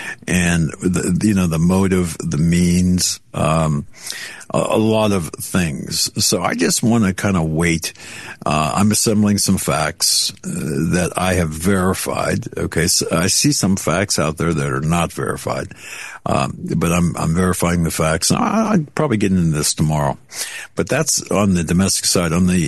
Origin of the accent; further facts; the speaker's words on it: Pennsylvania, United States; we have a man charged in my home state of Pennsylvania, Altoona